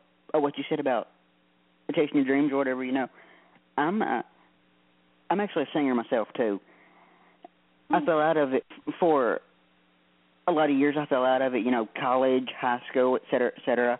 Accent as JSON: {"language": "English", "region": "Tennessee", "country": "United States", "said": "And you know, I'm from Tennessee myself too."}